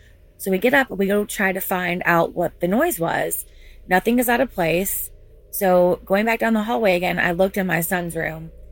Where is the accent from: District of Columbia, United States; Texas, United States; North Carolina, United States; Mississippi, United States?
Mississippi, United States; I'm from Mississippi, and I thought I would call in with my story.